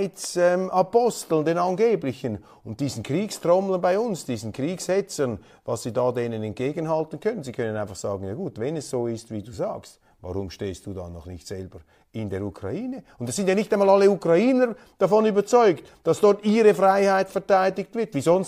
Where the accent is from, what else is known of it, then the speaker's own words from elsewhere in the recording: Switzerland; Als Schweizer sind wir Verfechter des Völkerrechts